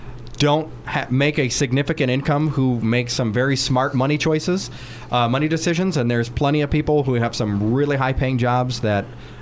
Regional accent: Illinois, United States; So I'm from Illinois, so the math sometimes takes a little bit

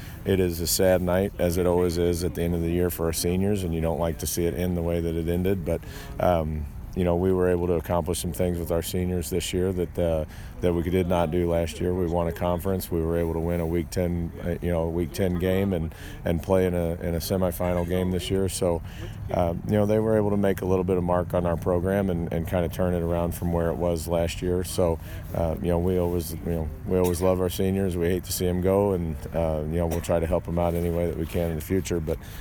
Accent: Hillsboro, United States; Well, I choose to be at Hillsboro. There's a reason for that. It's my hometown. It's where I went to school. It's where I played.

